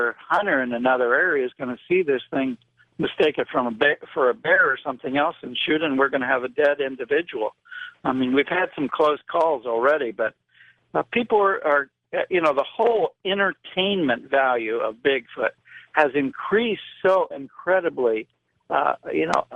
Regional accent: Illinois, United States; because I grew up in Illinois, so I was right there early on in the 40s

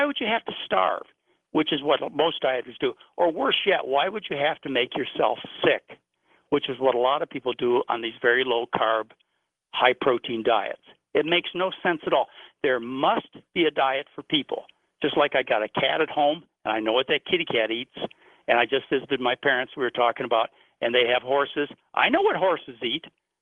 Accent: Dearborn, Michigan, United States; also born or lived in Garden City; no, I was raised in Dearborn and Garden City.

